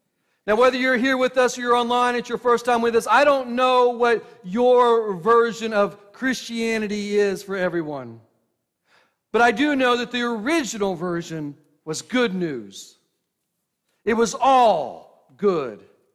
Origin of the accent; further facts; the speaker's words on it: Oklahoma, United States; this is more like the toll roads you find all over my home state in Oklahoma.